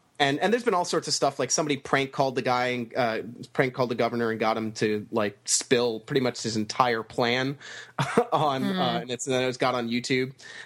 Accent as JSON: {"language": "English", "region": "Connecticut", "country": "United States", "said": "Connecticut."}